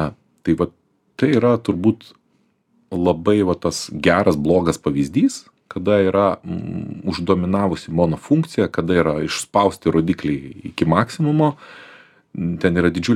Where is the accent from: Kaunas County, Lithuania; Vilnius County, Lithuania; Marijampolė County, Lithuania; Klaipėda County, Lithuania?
Vilnius County, Lithuania; Vilnius; born there; Iš tikrųjų, tai aš esu gimęs Vilniuje, bet mano pase parašyta, kad gimiau Kaune.